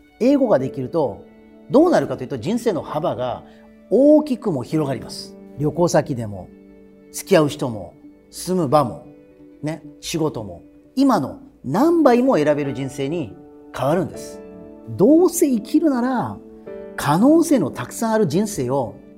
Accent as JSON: {"language": "Japanese", "country": "India", "lives_now": "Japan", "said": "ただ実は私の母国のインドも多いです。"}